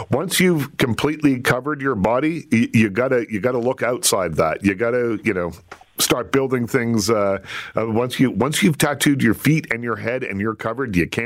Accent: Liverpool, Nova Scotia, Canada; I'm from the South Shore. I'm from Liverpool, Nova Scotia.

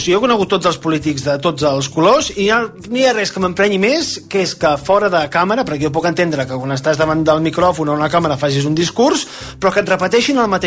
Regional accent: Barcelona, Catalonia, Spain; tinc 30 anys, sóc de Barcelona

